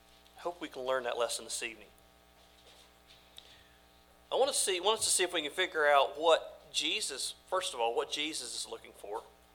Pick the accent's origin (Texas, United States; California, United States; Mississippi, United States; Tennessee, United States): Mississippi, United States; born there; LaVon, my wife, was born in Pennsylvania, and I was born in Mississippi, and that's a whole other story how we ended up where we are